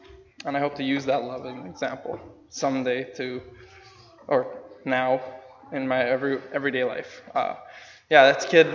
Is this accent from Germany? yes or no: no; Canada; He knew I came from Canada and that I was a person.